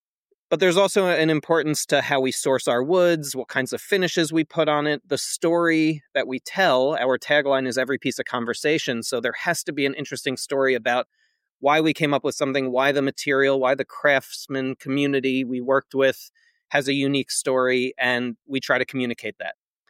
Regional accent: New York, United States; We're from New York originally, so coming to High Point, North Carolina twice a year as a kid

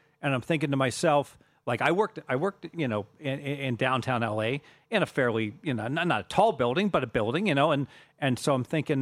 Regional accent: New York, United States; I'm from New York when I was a young boy

